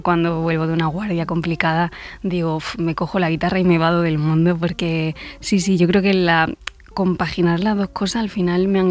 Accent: Montilla, Andalusia, Spain; Yo soy de Córdoba, de Montilla, Córdoba.

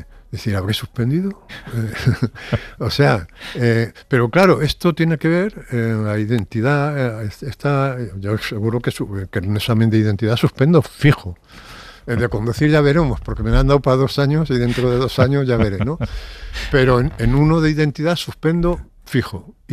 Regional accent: Spain; es tan evidente que soy español que no tiene sentido esta pregunta a menos que tenga trampa

